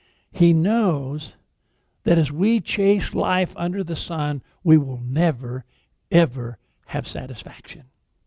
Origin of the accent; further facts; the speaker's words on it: Colorado, United States; when I say I'm from Colorado, I'm always ready to duck